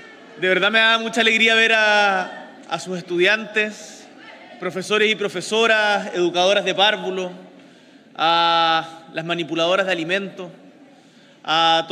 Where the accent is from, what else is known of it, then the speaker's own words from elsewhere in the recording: Punta Arenas, Magallanes, Chile; Yo soy de Punta Arenas, de allá